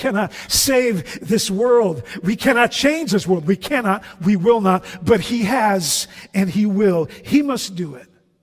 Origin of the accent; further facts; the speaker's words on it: The Hague, South Holland, Netherlands; Yesterday morning at 6:15 in my hometown, actually not very far from where I grew up in The Hague